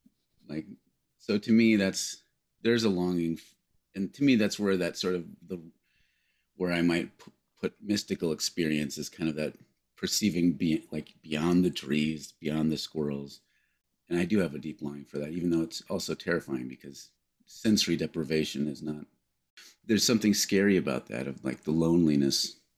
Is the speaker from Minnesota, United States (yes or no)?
yes; Minnesota, United States; And I'm a Minnesotan, so desert is hard for me to wrap my brain around.